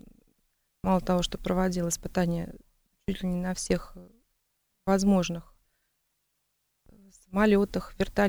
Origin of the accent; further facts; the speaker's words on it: Zhukovsky, Moscow Oblast, Russia; я сама из Жуковского, подмосковный город